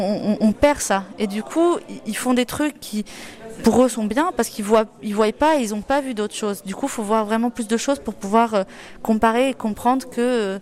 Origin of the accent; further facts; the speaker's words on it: Portugal; French is a second language; moved away as an adult; now in France; En fait, moi, je suis portugaise. En fait, j'ai fini mes études au Portugal.